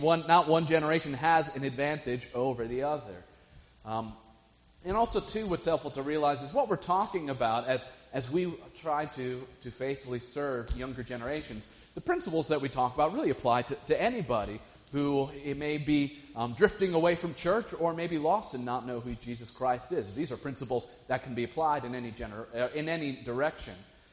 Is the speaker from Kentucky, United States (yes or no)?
no; Chicago, Illinois, United States; I grew up around Chicago, and so I myself don't share the Seahawk choice.